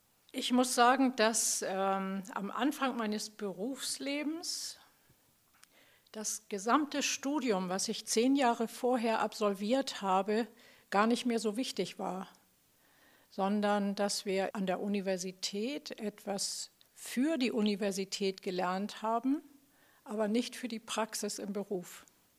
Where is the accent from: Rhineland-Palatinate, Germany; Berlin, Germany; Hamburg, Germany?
Hamburg, Germany; born there; bin 62 Jahre alt. Ich bin in Hamburg geboren. Ich habe zwei Kinder, einen Jungen und ein Mädchen. Ich arbeite auch in Hamburg. Ich habe meine Ausbildung in Hamburg gemacht und bin so ein richtiges Hamburger Mädchen.